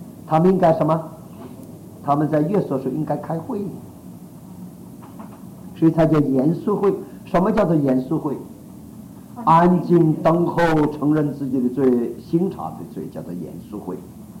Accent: China; 比我们中国人要好得多。

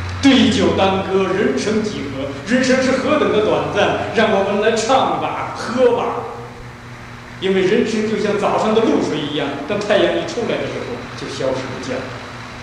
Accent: Lankao, Henan, China; 我的老家在河南省兰考县，我们那个村子又是兰考县最贫穷的一个村子

